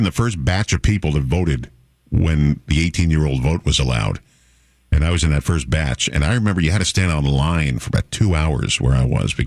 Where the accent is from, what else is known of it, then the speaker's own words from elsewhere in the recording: New York, United States; When I grew up, there was an elementary school called Fairfield Elementary School, where I grew up in New York.